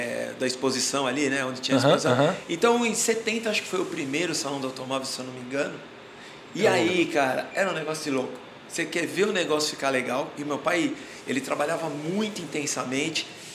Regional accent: São Paulo, Brazil; Sou nascido em São Paulo.

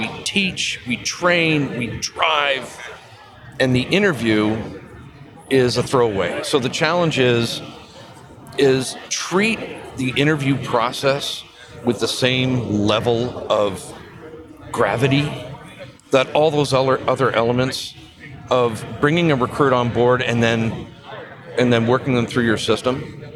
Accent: Canada; also born or lived in United States; I come from Canada, and so a lot of my connections right now are from Canada, although I did have my career in the States.

